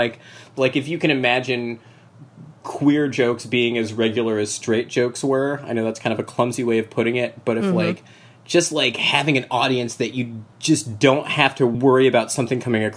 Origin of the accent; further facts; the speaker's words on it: Florida, United States; So I grew up in North Florida in a college town.